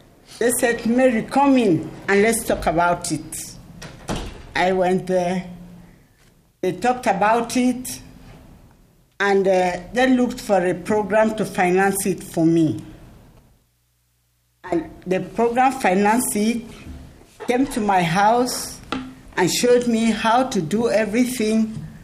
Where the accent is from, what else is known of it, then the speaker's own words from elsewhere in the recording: Cameroon; English is a second language; now in United States; I come from Africa in Cameroon. West Africa, a very tiny country like this, Cameroon. So where I arrived in Minnesota, February 2004